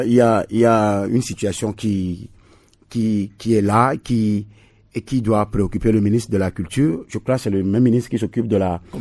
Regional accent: Togo; en termes de d'acquis que nous avons chez nous au Togo, je crois que le Togo mérite aussi d'être au devant.

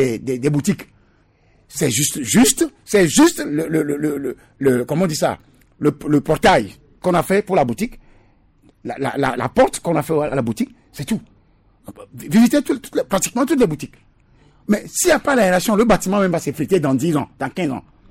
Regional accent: Togo; les grosses motos ne sont pas souvent au départ les gens chez nous au Togo parce qu'on n'a pas de route.

